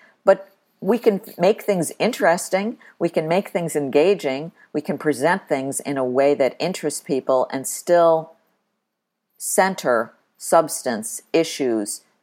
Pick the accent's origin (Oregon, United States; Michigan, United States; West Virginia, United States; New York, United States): New York, United States; Buffalo; it was my hometown, and I got to lead a newsroom of 200 people and do some really, really important work for the region and the community. So I always think of that as the most important honor of my career. But I was lucky enough to go from Buffalo